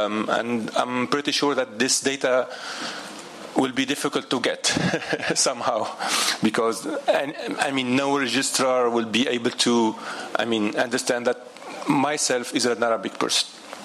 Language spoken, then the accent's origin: English; Tunisia; English is a second language; I'm from Tunisia.